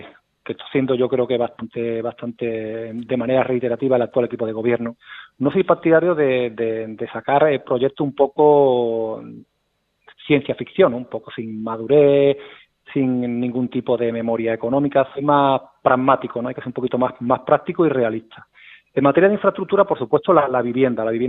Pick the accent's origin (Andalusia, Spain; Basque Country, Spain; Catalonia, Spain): Andalusia, Spain; Fuentes de Andalucía; Mi pueblo, mi familia está ahí, en fin. Y en cuanto a qué quiero aportar, pues por supuesto, de entrada, trabajo, entrega, voluntad y además porque creo que ha llegado el momento en Fuentes de Andalucía de un cierto cambio.